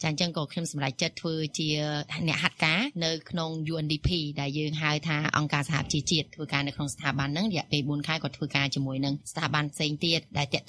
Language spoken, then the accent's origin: Khmer; Phnom Penh, Cambodia; born there; ខ្ញុំកើតនៅទីក្រុងភ្នំពេញហើយខ្ញុំរៀនបញ្ចប់ការសិក្សាផ្នែកធនាគារហើយនិងហិរញ្ញវត្ថុនៅសាកលវិទ្យាល័យភូមិន្ទនីតិសាស្ត្រនិងវិទ្យាសាស្ត្រសេដ្ឋកិច្ច